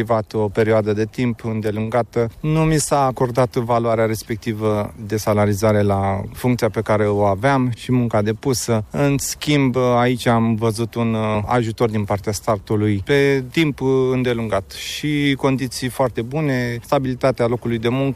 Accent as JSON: {"language": "Romanian", "town": "Roșiorii de Vede", "region": "Teleorman", "country": "Romania", "lives_now": "Craiova, Romania", "said": "sunt din Roșiorii de Vedere, din Telorman, locuiesc în Craiova din 2003, vârsta 45 de ani."}